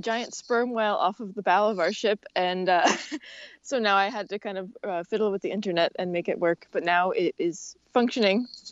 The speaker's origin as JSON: {"language": "English", "region": "New York", "country": "United States", "tie": "born or raised there", "said": "Suffolk County. That's where I'm from, born and raised in Suffolk County"}